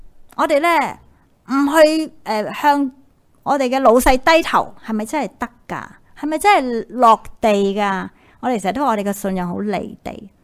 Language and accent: Cantonese; Hong Kong; 好似我哋香港人有嘅好厚嘅被，因为本来平时唔需要